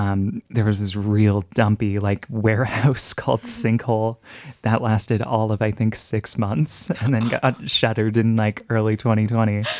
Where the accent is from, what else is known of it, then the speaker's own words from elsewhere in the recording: Ottawa, Ontario, Canada; I grew up in Ottawa and went to a lot of hardcore shows when I was in high school.